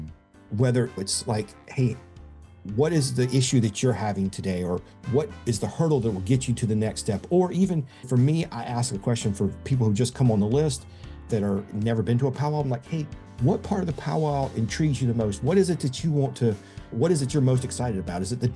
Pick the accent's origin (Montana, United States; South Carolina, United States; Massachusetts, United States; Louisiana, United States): South Carolina, United States; Yeah, I'm from South Carolina and went to college at the University of South Carolina way back a long time ago.